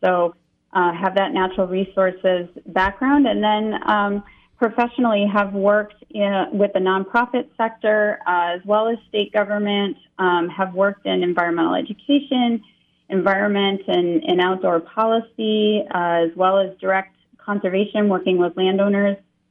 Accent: St. Paul, Minnesota, United States; also born or lived in Ramsey; I was raised in St. Paul, but my husband and I and my son lived in Ramsey for a good number of years, nearly 20 years.

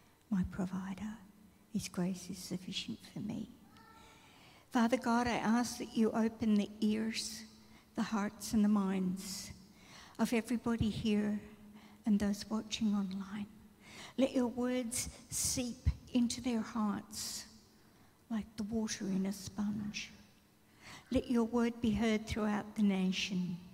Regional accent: Melbourne, Victoria, Australia; growing up in Melbourne

